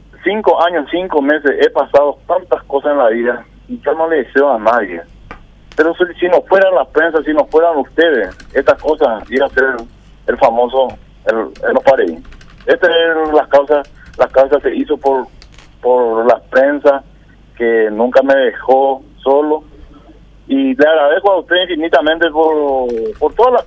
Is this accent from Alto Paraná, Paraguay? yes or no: yes; Ciudad del Este, Alto Paraná, Paraguay; yo soy parte de Ciudad del Este, pero me siento muy, muy solo acá.